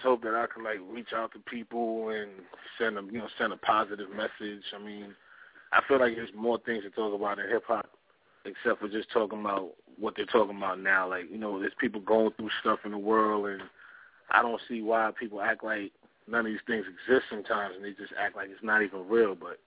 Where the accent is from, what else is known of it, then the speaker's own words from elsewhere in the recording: Far Rockaway, New York, United States; also born or lived in Brooklyn; Like I was born in Brooklyn, but I lived a lot of my time in Far Rockaway, and, you know, I had these different thoughts about it.